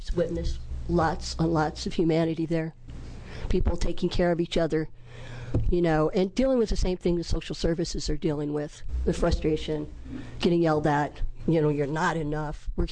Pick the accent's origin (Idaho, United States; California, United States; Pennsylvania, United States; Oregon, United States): Oregon, United States; Portland; I'm from North Portland and live in the Coley District. I'm formerly homeless in Portland.